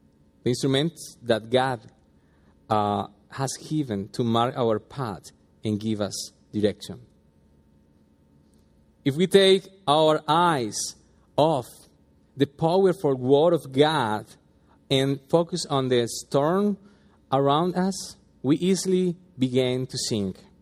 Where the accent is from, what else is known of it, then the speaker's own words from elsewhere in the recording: Colombia; English is a second language; I remember in Colombia, I'm from Colombia